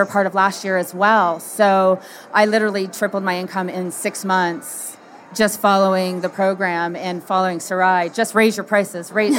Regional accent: Canada; we actually moved from a larger city in Toronto, so I'm from Canada, and we moved to a smaller city

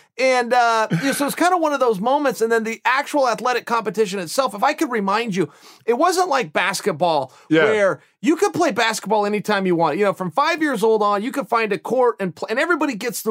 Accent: Oregon, United States; You know, I loved Oregon. I was born here. I will die here.

